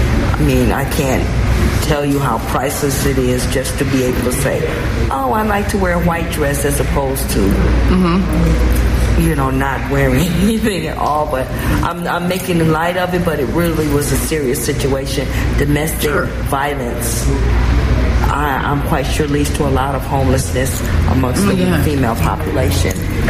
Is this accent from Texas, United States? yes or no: no; New Rochelle, New York, United States; now in Southern California, United States; Okay, well, originally I'm from New Rochelle, New York, on the East Coast, and I came to California in 1978, to Northern California, actually, Castle Air Force Base, where I had my first daughter.